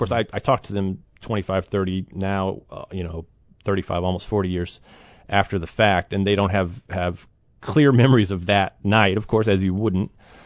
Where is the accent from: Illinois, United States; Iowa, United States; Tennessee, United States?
Illinois, United States; Urbana; born there; I was actually born at Carl Hospital.